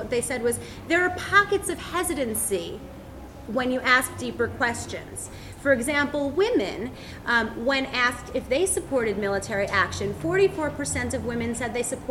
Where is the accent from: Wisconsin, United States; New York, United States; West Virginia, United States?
New York, United States; The thing that I'm a New Yorker, and I've been doing all summer organizing